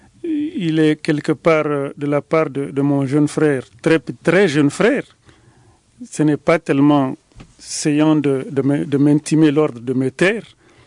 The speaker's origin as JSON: {"language": "French", "country": "Mali"}